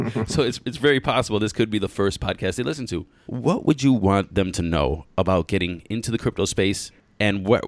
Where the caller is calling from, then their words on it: Taiwan; also born or lived in China; I didn't know about the monetary system that I think is important until I moved abroad. I'm calling you from Taiwan right now. And it wasn't until I needed to start getting money from the States into China when I was living in China.